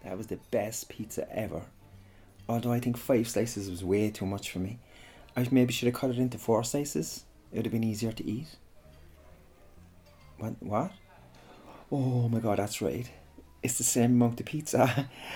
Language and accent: English; Munster, Ireland; accent: Irish; Yeah, well, I'm Irish, yeah. You can hear it in my accent when I talk. I'm an Irishman from West Cork.